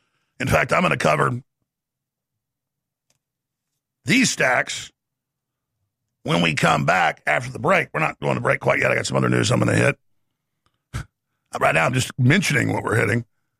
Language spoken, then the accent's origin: English; Sweden; And I'm not from Norway, but I'm from Sweden.